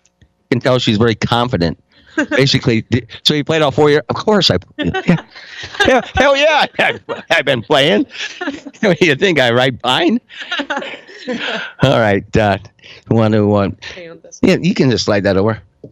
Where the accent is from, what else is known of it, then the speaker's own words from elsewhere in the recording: Iowa, United States; moved away as an adult; I came from Iowa 7 years ago.